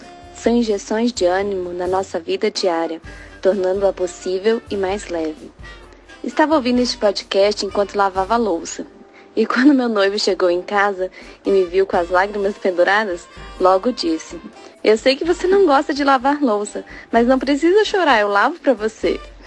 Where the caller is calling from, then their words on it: Brasília, Distrito Federal, Brazil; tenho 31 anos e sou de Brasília.